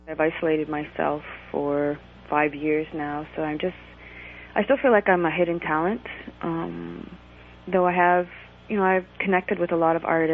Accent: Bear Island, Ontario, Canada; now in Cape Croker, Canada; I'm from Lake Temagami, Bear Island. I'm Temagami Anishinaabe, but I've been living in Cape Croker for the past 5 years now.

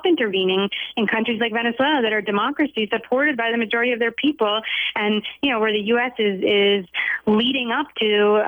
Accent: New York, United States; I was in New York City, I'm from New York.

